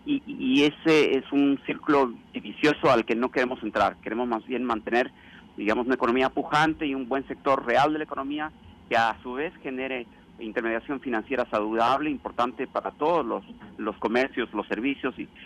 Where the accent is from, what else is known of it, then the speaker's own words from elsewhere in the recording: Bolivia; Yo vengo de Bolivia, un país que es muy pobre